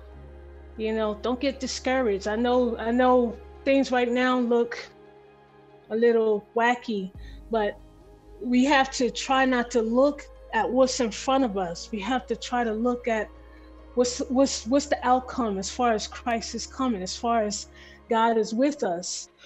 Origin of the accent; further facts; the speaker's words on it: South Orange, New Jersey, United States; I'm from South Orange, New Jersey.